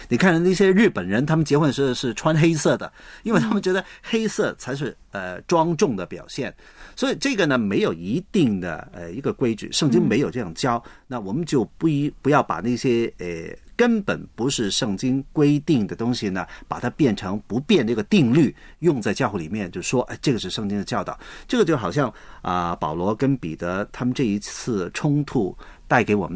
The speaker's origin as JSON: {"language": "Chinese", "country": "China", "said": "我又发现中国人的教会其实有我们中国的传统"}